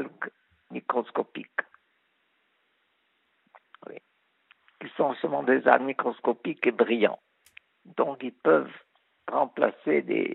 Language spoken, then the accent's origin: French; Tunisia; born there; Moi, je suis né en Tunisie.